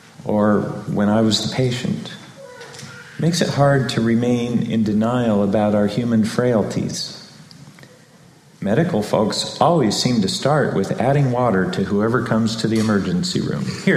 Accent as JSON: {"language": "English", "region": "Scotland", "country": "United Kingdom", "said": "But I'm Scottish, and I love it."}